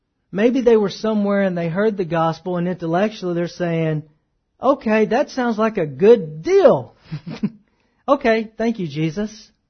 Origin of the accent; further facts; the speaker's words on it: the South, United States; Man, I grew up in the South.